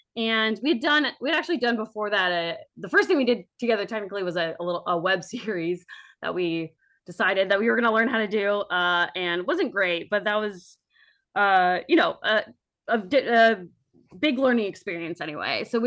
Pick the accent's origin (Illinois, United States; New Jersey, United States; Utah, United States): New Jersey, United States; Like, oh, I'm from New Jersey.